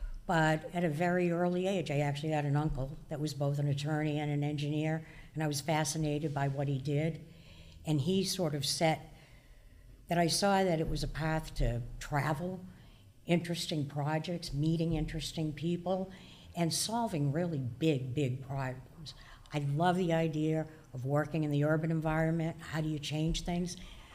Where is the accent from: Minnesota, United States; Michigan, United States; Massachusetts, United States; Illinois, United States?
Massachusetts, United States; Boston; I've spent most of my life living in the Boston area, another New Englander. I think my accent proves that.